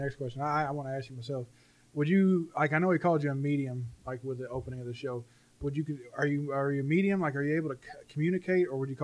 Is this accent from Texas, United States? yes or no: no; Kentucky, United States; When I was a kid, growing up in Kentucky, the apartment we lived in, I had my own bedroom.